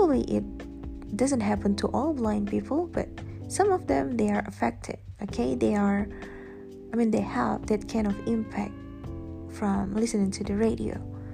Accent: Indonesia; back in my home country, Indonesia, okay?

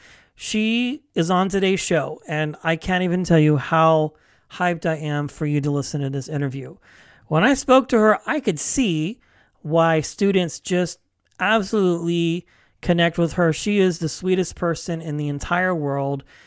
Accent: Wichita, Kansas, United States; I am originally from Wichita, Kansas. I was born and raised there.

